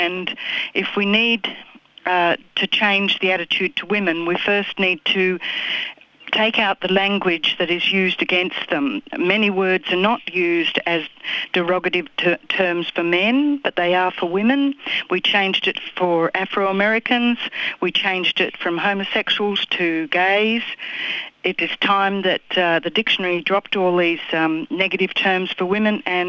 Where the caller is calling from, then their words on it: Urunga, New South Wales, Australia; I'm from Urunga in New South Wales. As a teacher of English